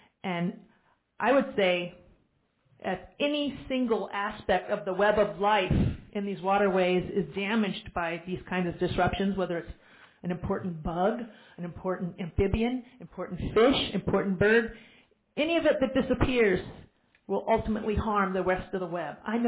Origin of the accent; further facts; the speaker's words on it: Hampton, Virginia, United States; now in Norfolk, United States; I am a 30-year resident of Norfolk, Virginia. I was born in Hampton. I've been a lifelong, save a couple of years here and there, resident of Virginia.